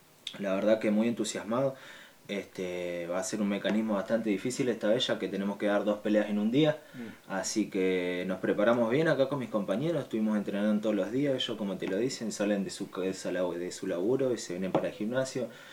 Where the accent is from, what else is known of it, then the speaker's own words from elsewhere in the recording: Río Gallegos, Santa Cruz, Argentina; moved away as an adult; now in 28 de Noviembre, Argentina; Yo tengo 25 años, llegué acá a la localidad de 28 de noviembre hace aproximadamente casi 5 años. Soy de Río Gallegos, me vine a laburar acá.